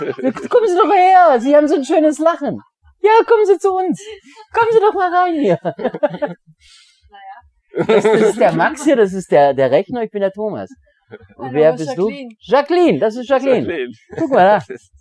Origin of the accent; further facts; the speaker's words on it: Saxony-Anhalt, Germany; Also ich komme aus Sachsen-Anhalt